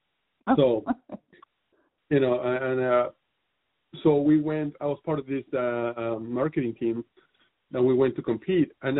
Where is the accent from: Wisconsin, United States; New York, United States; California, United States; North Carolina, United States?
California, United States; We're from California, especially Southern California. We don't have the best reputation.